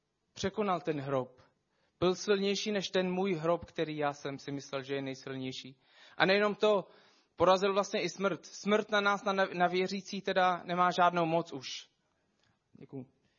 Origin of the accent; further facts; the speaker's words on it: Syria; Já jsem vyrůstal v Sýrii, jak většina z vás ví, na takový předměstí na okolo hlavního města.